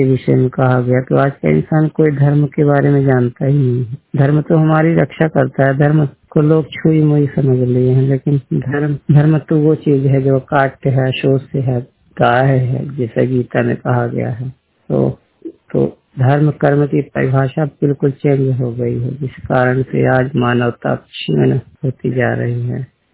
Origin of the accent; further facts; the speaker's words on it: Bans, Madhya Pradesh, India; Post बांस, तहसील मनगवा, जिला रीवा, मध्य प्रदेश का रहने वाला हूँ।